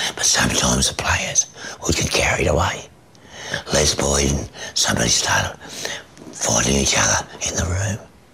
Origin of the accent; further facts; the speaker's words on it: Cowra, New South Wales, Australia; In the town, I was brought up in Cowra. Great town, great people. But still, in that town, there was us and there was them.